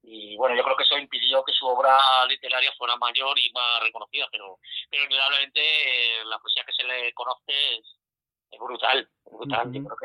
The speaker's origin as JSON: {"language": "Spanish", "town": "Madrid", "region": "Community of Madrid", "country": "Spain", "tie": "born or raised there", "said": "aunque sí que es verdad que me siento madrileño, porque yo nací en Madrid, he vivido toda mi vida en Madrid."}